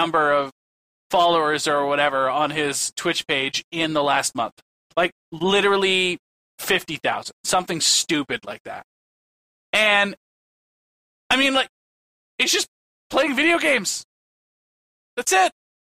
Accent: Canada; As a Canadian

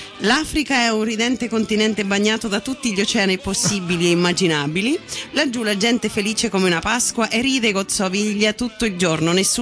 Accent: Spain; Italian is a second language; Ognini, scusate, sono spagnola.

